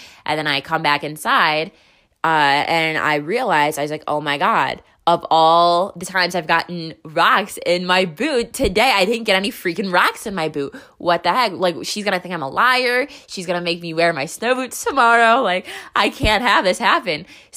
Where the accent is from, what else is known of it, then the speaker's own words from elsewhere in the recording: Wisconsin, United States; I grew up in Wisconsin, went to high school in Wisconsin. So it was, the winters were super snowy, really icy, whatever.